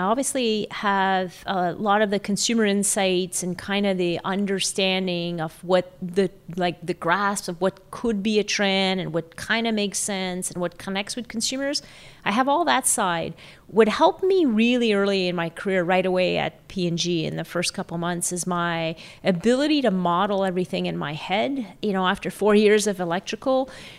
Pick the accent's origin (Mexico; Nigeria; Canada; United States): Canada; Montreal, Quebec; I grew up in Montreal, a little French-Canadian girl with my twin brother. And I grew up in Quebec City, Montreal, and came to McGill.